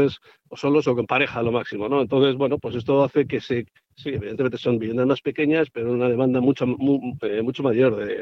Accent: Bilbao, Basque Country, Spain; Yo también soy bilbaíno.

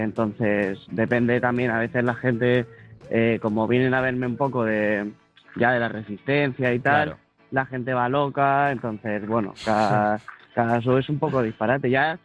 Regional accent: Móstoles, Community of Madrid, Spain; Yo, por ejemplo, que soy de Móstoles, nos encanta el navajeo.

